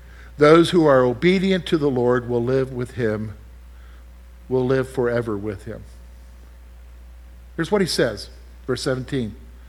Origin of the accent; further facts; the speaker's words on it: Columbia, South Carolina, United States; I want to go back to the house I grew up in Columbia, Northeast Richland County.